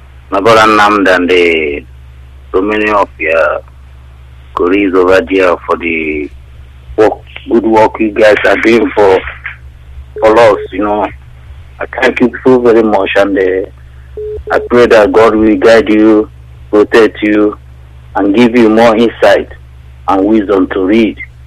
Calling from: Vienna, Austria; I'm calling from Austria. Vienna.

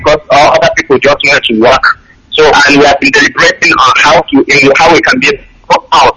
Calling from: South Africa; I'm calling from South Africa.

